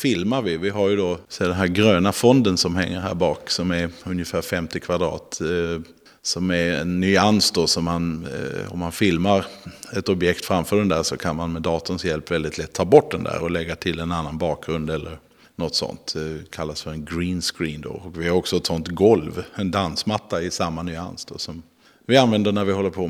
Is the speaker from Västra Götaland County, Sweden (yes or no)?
no; Skåne, Sweden; som skåning är stor och fryntlig, mörk är jag